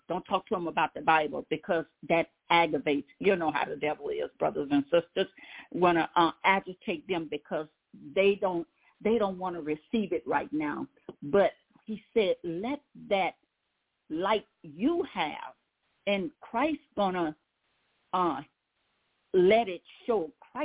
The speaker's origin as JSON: {"language": "English", "region": "Louisiana", "country": "United States", "said": "and I'm from Louisiana, and then we went to Alexandria."}